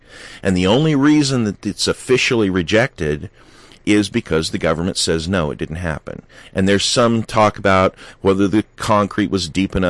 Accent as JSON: {"language": "English", "region": "California", "country": "United States", "tie": "born there", "said": "I was born in California. Almost all of my family is from eastern Kentucky."}